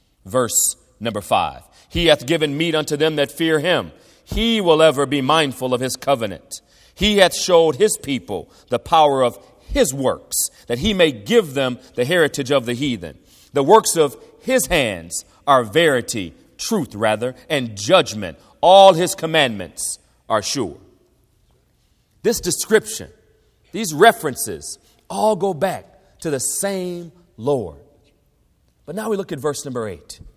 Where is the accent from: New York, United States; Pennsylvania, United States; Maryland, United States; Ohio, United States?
Ohio, United States; now in Florida, United States; I'm an Ohio boy, and I think it's soda down here in Florida. I've been in Florida long enough, I should know that.